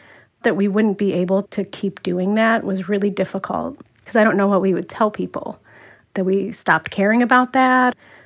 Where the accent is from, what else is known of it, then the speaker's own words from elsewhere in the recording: Cleveland, Ohio, United States; I grew up in the Cleveland area.